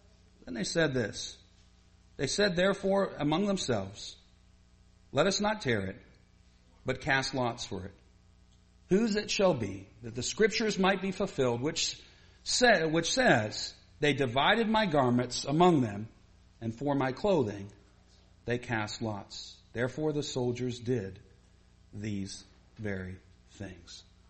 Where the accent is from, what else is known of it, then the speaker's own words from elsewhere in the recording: Canada; That's because I'm from Canada.